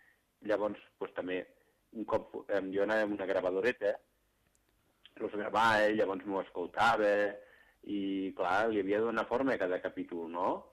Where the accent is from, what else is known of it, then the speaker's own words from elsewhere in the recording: Sarroca, Catalonia, Spain; Sí, al meu poble, a Sarroca, per exemple